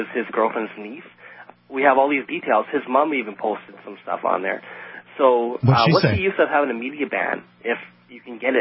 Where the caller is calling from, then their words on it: Winnipeg, Manitoba, Canada; in Winnipeg. I have a story for you about something a little disturbing that happened in my hometown yesterday.